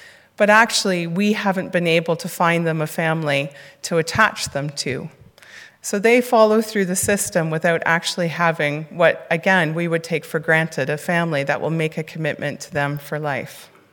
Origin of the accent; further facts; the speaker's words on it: Canada; as you can hear from my funny accent, I'm not actually from here. I'm originally from Canada